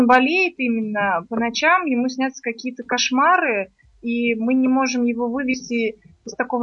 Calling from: Nizhny Novgorod, Nizhny Novgorod Oblast, Russia; Мы из Нижнего Новгорода.

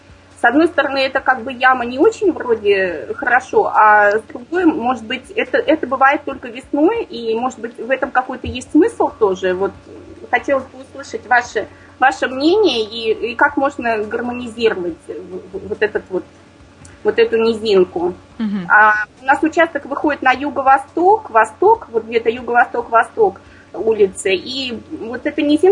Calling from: Moscow, Russia; Я из Москвы, слушаю ваши передачи постоянно.

